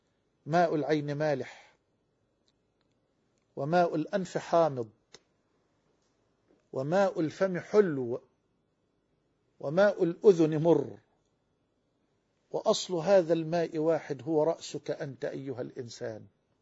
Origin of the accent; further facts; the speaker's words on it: Egypt; زي ما بيقولوا عندنا في مصر، أكلة واحدة ولا شربة مية